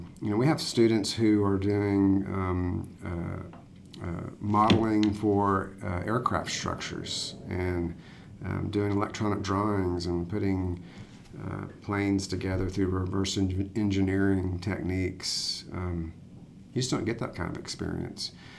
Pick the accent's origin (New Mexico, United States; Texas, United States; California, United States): Texas, United States; Houston; So I grew up in Houston and came here and romped around the campus as a kid, and heard lots of stories over the years about the university before I came here.